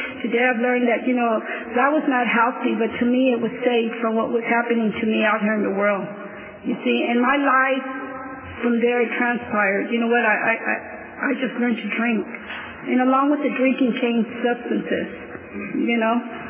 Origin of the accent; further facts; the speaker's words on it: Fresno, California, United States; And I'm from Fresno, California.